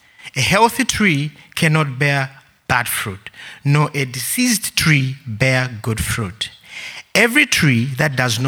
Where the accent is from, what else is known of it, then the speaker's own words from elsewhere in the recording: Zambia; We come from Zambia, a country in Southern Africa. If you want to know more about it, just Google Victoria Falls, the famous Victoria Falls, then you know where I come from.